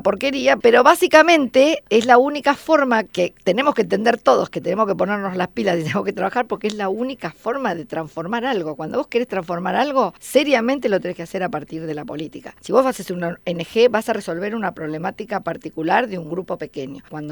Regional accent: Argentina

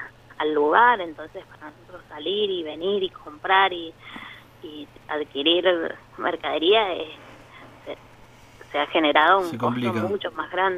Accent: San Juan, Argentina; somos huarpes, que somos sanjuaninos, que vivimos en San Juan

